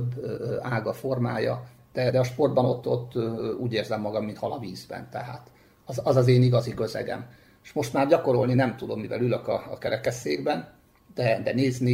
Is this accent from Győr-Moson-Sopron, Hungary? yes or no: no; Debrecen, Hajdú-Bihar, Hungary; Mindez Debrecenben, és 1977. januárjában találtunk egymással a judóval